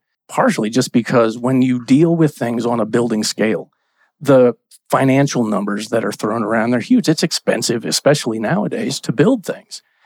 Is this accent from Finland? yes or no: no; the South, United States; I grew up in the South, and as such, you know, I'm a little more steeped in that.